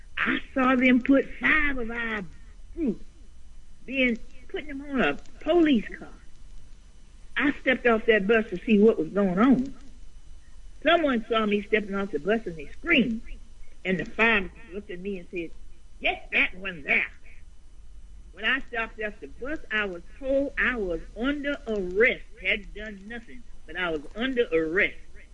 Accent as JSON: {"language": "English", "town": "Ruleville", "region": "Mississippi", "country": "United States", "said": "And I said, \"I'm from Ruleville.\""}